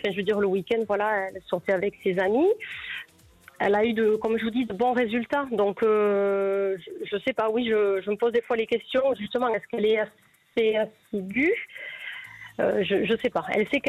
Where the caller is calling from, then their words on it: Toulouse, Occitanie, France; De Toulouse.